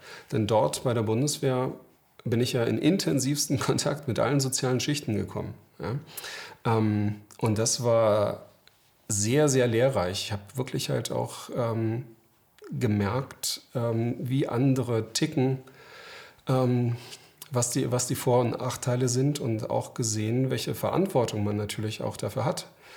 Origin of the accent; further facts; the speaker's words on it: Lübeck, Schleswig-Holstein, Germany; Ich bin in Lübeck aufgewachsen, sozusagen ganz normal, eigentlich aus einem Arbeiterhaushalt.